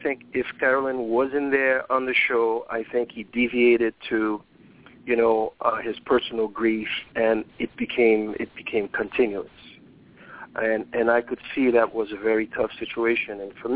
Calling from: New York, United States; I'm calling from New York.

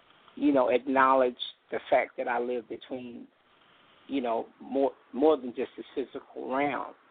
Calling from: Colorado, United States; I'm calling from Colorado.

